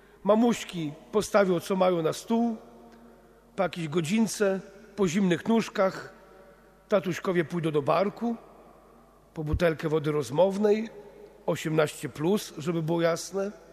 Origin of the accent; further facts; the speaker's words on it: Międzyrzec Podlaski, Lublin Voivodeship, Poland; U nas na Podlasiu, w Międzrzecu, mówiło się kiedyś: nie małpuj, znaczy nie przedrzeźniaj.